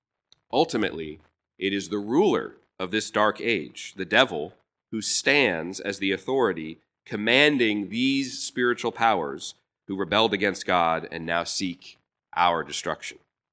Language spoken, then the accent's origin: English; Massachusetts, United States; Growing up near Boston, I took many school field trips to walk the Freedom Trail